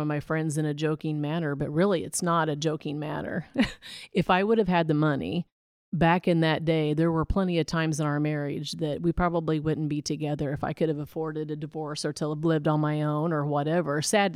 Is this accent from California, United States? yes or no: no; Princeton, Missouri, United States; I grew up in Princeton, Missouri.